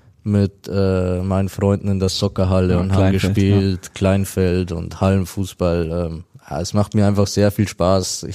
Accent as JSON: {"language": "German", "region": "Bavaria", "country": "Germany", "tie": "born or raised there", "said": "Also als Kind in Bayern aufzuwachsen. Klarer Bayern-Fan."}